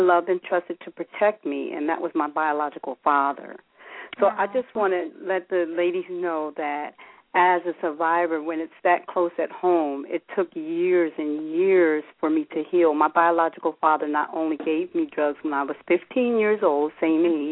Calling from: New Jersey, United States; I'm calling from New Jersey

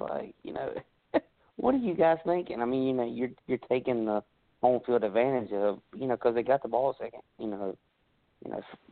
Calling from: Burlington, North Carolina, United States; Yeah, Burlington. Right near Greensboro.

